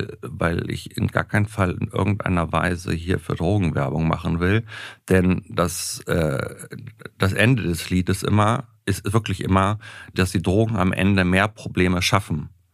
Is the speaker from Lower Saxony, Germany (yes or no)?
yes; Göttingen, Lower Saxony, Germany; Ich komme aus Göttingen, da gibt es eine Universitätsklinik.